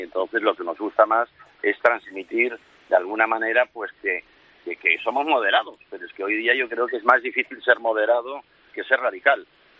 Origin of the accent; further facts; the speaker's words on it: Catalonia, Spain; Una imagen que no me gusta nada, como catalán no me gusta nada.